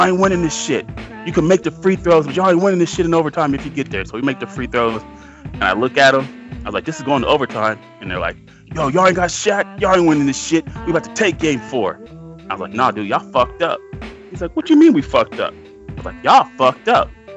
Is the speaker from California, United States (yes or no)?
yes; Los Angeles, California, United States; he's been such a part of my life growing up in Los Angeles that it's almost like a distant cousin.